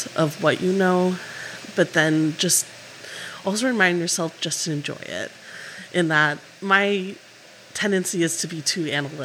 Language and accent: English; Chicago, Illinois, United States; And growing up in Chicago was a big kind of influence for me.